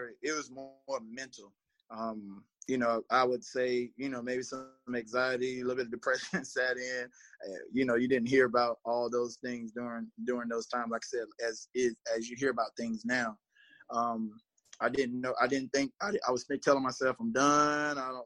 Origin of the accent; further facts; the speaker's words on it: South Carolina, United States; You know, I'm from Marlboro County. Didn't really – we barely had cleats, you know.